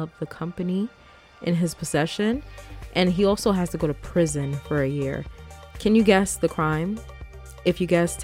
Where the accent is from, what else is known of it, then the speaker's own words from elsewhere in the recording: New York, United States; So shout outs to my home state of New York.